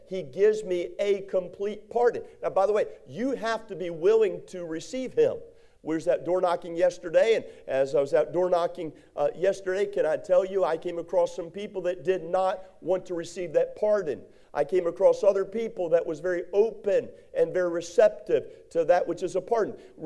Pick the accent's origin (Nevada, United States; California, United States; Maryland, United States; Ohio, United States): Maryland, United States; but where I was raised in Maryland, we lived out in the country area, and it was on Maple Grove Road where I grew up, 3707 Maple Grove Road.